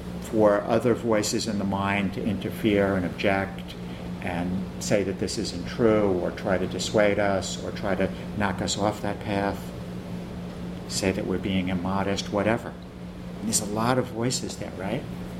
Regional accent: New York, United States; accent: Long Island; Just so you know, I meant to say alms, but that's my Long Island accent.

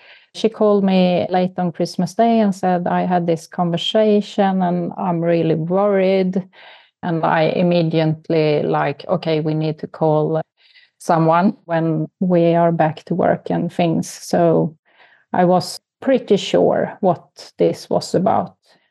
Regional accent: Sweden; English is a second language; actually, because I'm from Sweden.

